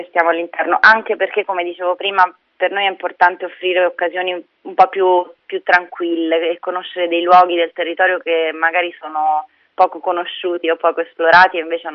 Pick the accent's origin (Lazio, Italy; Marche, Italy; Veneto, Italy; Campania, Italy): Lazio, Italy; Rome; now in Salento, Italy; io vengo da Roma e ho scelto il Salento